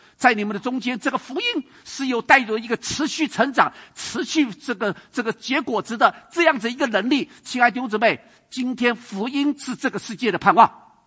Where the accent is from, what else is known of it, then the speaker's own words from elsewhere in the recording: China; 弟兄姊妹，我们中国人其实啊最会听到，中国基督徒最会听到